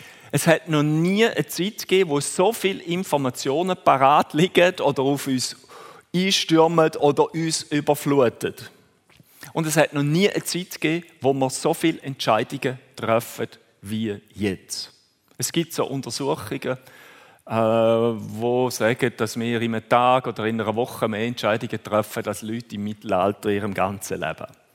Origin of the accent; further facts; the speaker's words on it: Switzerland; Also bei uns in der Schweiz ist nur Zürich grösser